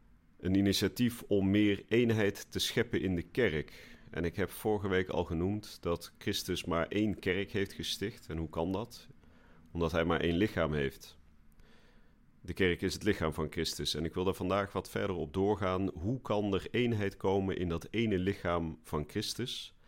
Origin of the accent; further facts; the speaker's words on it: Vught, North Brabant, Netherlands; Ik ben geboren in Den Bosch en opgegroeid in Vught.